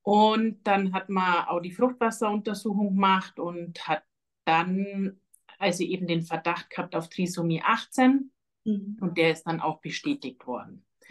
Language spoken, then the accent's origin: German; Bavaria, Germany; Der ist bumper gesund, wie man bei uns in Bayern sagt.